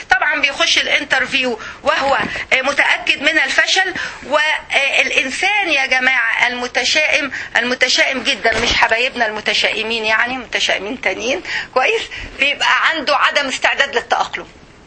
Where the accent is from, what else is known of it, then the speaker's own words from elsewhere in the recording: Egypt; انت ما تكلمي حد عندنا في مصر الا دكتوره ودكتور